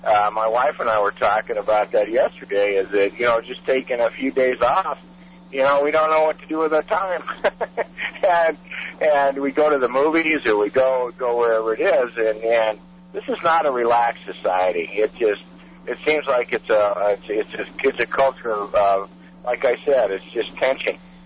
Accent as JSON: {"language": "English", "region": "Wyoming", "country": "United States", "tie": "born or raised there", "said": "I grew up in Wyoming."}